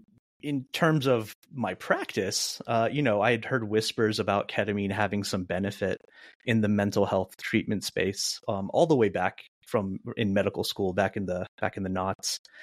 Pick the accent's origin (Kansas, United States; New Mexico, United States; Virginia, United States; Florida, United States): Florida, United States; I grew up in Florida, where I developed a very deep love for soccer and hip hop.